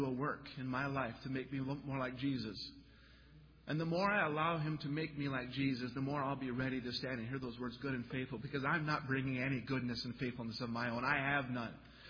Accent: Utah, United States; I grew up in Utah, and we'd go out to Pennsylvania and visit my grandparents.

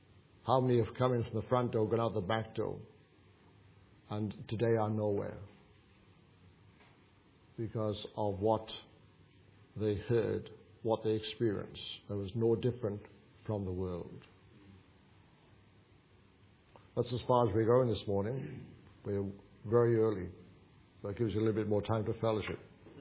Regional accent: Wales, United Kingdom; My hometown in Wales is probably 33, maybe 40 odd thousand now.

